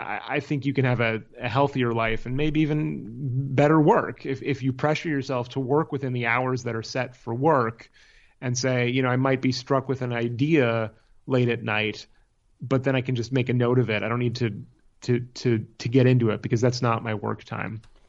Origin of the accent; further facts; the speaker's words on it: Palo Alto, California, United States; also born or lived in San Francisco; I lived the first 6 years of my life in San Francisco, but then my family moved to Palo Alto, where I grew up the rest of my childhood